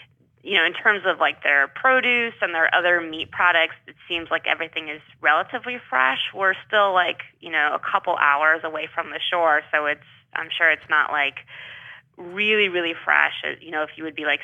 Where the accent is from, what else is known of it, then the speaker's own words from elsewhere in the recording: Midwest, United States; now in Augusta, United States; so I grew up in the Midwest in a landlocked state, and so I, you know, am very comfortable cooking chicken